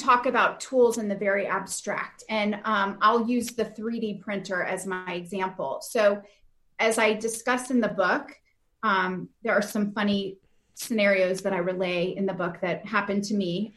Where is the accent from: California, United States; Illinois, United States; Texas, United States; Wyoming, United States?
Texas, United States; kind of growing up in Texas and seeing the passion of the librarians there